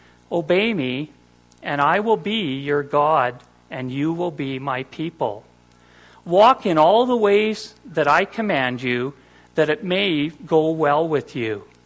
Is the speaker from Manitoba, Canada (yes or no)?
yes; Brandon, Manitoba, Canada; when I grew up in Brandon, Manitoba, 921 7th Street